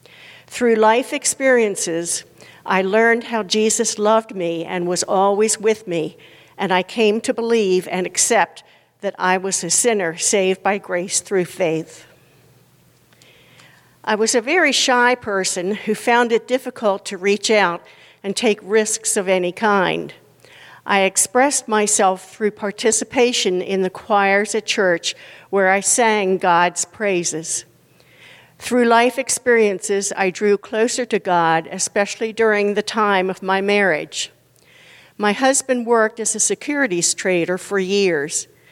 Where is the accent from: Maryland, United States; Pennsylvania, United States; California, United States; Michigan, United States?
Maryland, United States; Catonsville; Marylander my entire life. I was raised in Catonsville and attended Salem Lutheran Church, where I was baptized and confirmed.